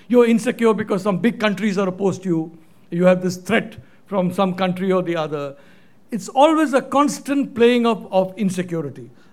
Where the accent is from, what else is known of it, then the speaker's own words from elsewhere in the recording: India; I was telling Angie that as an Indian, for me, an average length of speech is about 4 hours.